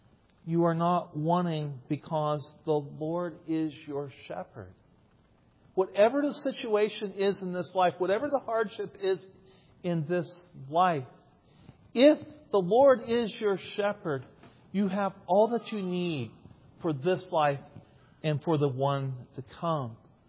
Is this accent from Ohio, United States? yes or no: yes; Ohio, United States; I grew up in Ohio in a rural setting on a farm, but I didn't grow up with sheep.